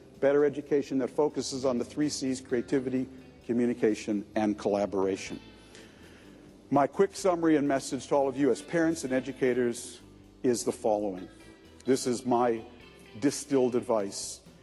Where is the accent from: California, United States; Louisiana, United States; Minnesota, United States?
Minnesota, United States; Minneapolis; I'm from Minneapolis. I was home last summer.